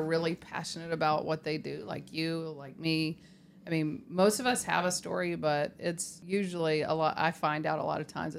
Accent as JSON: {"language": "English", "region": "Georgia", "country": "United States", "tie": "born or raised there", "said": "I am a board certified neurosurgeon. I am from Georgia. I practice in Atlanta. I was born and raised right outside of Atlanta, and I've been there for 10 years."}